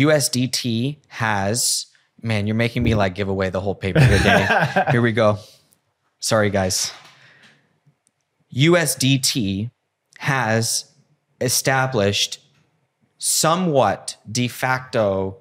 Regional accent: United States; as an American, that's what I can see is a problem.

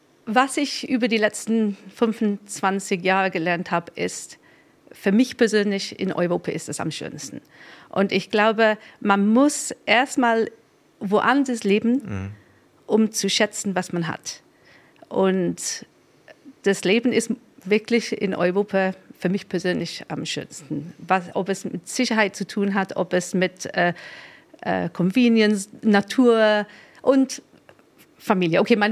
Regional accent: England, United Kingdom; now in Germany; In a nutshell, also ich bin ursprünglich Engländerin. Ich bin inzwischen Deutsch. Also jetzt nach Brexit habe ich mir den deutschen Pass geholt.

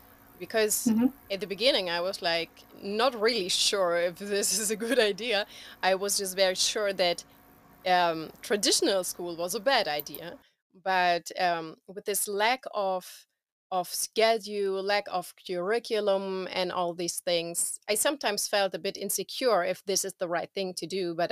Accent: Germany; English is a second language; I'm from Germany

